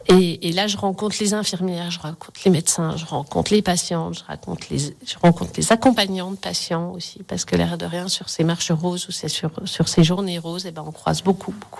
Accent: Auvergne-Rhône-Alpes, France; Elle était vendue dans une pharmacie à La Roche-sur-Foron, donc je suis de Saint-Jouard.

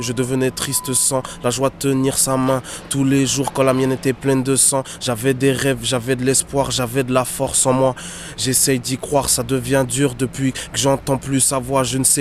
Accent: Angers, Pays de la Loire, France; Je viens de Angers et du coup je fais le projet ici

